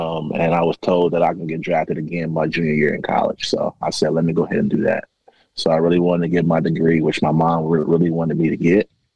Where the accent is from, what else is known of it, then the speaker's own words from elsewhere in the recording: Oakland, California, United States; when I'm from California, Oakland, California, to be exact